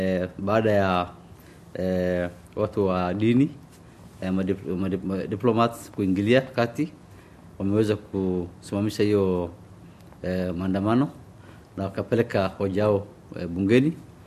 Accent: Kenya; Na kama Wakenya, kama Mkenya, mimi nilikuwa nasikia mbaya

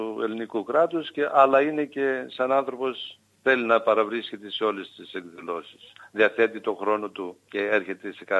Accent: Macedonia, Greece; είμαστε γκρουπ συλλόγων από τη Μακεδονία, από τους νομούς της Μακεδονίας και απαρτίζουμε την Παμακεδονική.

